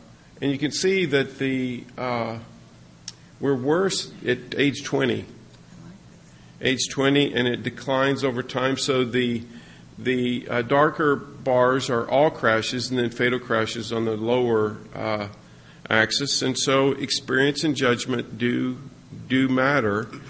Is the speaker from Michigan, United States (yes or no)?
no; Texas, United States; I said, "Well, I am slow at baseline. I'm from West Texas."